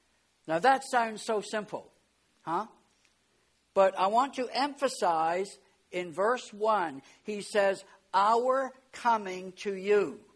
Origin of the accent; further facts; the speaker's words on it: Exeter, South West England, United Kingdom; I was born in England. I lived in the city of Exeter.